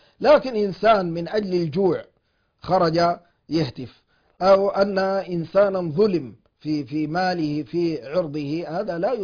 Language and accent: Arabic; Sudan; وليس هذا من مروءتنا وشهامتنا كسودانيين.